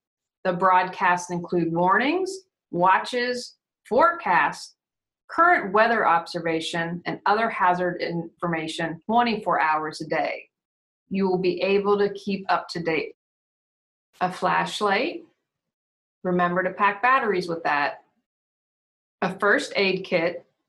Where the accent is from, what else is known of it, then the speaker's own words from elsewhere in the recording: Wheeling, West Virginia, United States; And finally, my hometown, Wheeling, West Virginia, and other parts of West Virginia were hit with floods at the end of July.